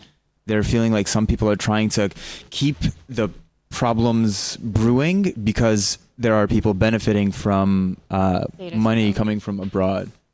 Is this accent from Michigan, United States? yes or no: yes; Ann Arbor, Michigan, United States; So I grew up in Michigan. I grew up just outside of Detroit in a little-ish city called Ann Arbor.